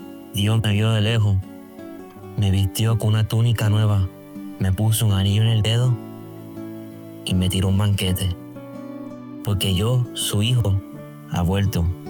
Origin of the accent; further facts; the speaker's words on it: Puerto Rico; moved away as an adult; yo me crié en Puerto Rico toda mi vida, hasta los 18 años. Gracias a Dios tuve una madre que me inculcó la importancia de la oración y el amor hacia Dios, y me bautizó y me confirmé en la Iglesia Católica.